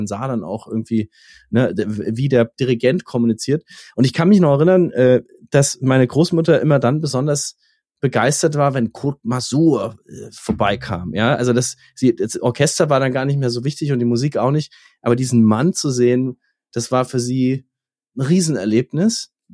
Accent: Nuremberg, Bavaria, Germany; also ich bin in Nürnberg aufgewachsen

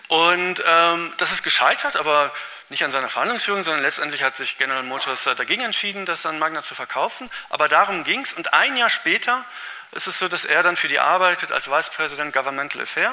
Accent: Northern Germany, Germany; wenn ich das als Norddeutscher sagen darf

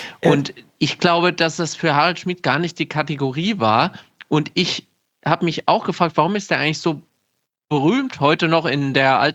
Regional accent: Gelnhausen, Hesse, Germany; deswegen natürlich hier in meiner Heimat eine echte Legende im wahrsten Sinne des Wortes.

